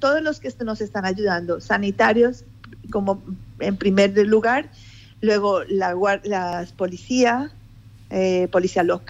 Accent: Colombia; now in Canary Islands, Spain; que le amo mi tierra, Colombia, y no se vayan de Colombia, quédense en Colombia

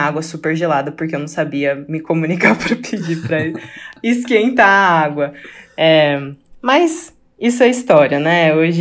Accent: Brazil; A gente, enquanto brasileiro, sofre muito da síndrome do cachorro vira-lata, né?

